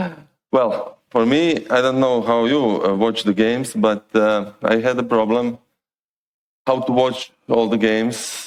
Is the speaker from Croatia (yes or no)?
yes; Croatia; English is a second language; I come from Croatia.